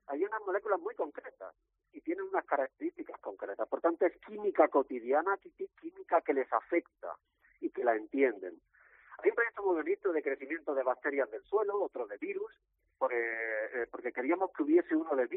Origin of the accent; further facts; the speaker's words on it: Spain; moved away; pero yo soy español. Me formé en mi país